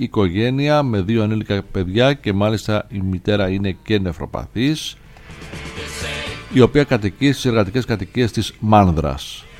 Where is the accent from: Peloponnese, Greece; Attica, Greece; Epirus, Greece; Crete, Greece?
Epirus, Greece; Arta; στην ιδιαίτερη πατρίδα μου την Άρτα